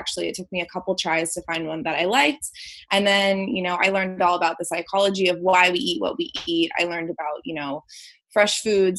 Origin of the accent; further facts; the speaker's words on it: Colorado, United States; So I grew up in Colorado, about, let's say, like 20 minutes east of Boulder.